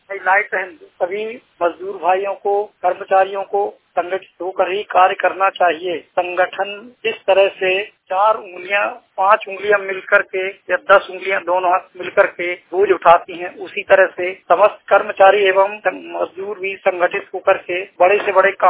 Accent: Jabalpur, Madhya Pradesh, India; road Khamaria Jabalpur Madhya Pradesh का रहने वाला हूँ

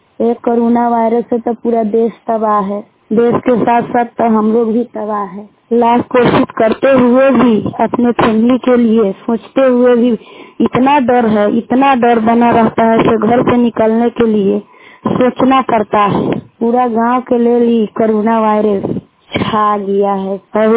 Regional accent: Muzaffarpur, Bihar, India; जिला मुजफ्फरपुर पकड़ी पंचायत की रहने वाली हूँ, प्रखंड मरौन ग्राम मधुबन।

